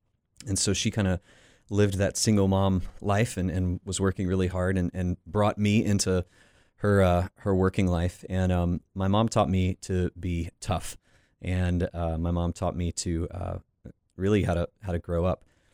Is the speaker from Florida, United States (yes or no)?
yes; Panama City Beach, Florida, United States; I grew up in Panama City Beach, Florida. Panama City is a town that culturally is probably more like South Alabama with a beach. There are kind of two halves to it. And so I grew up on the beach side.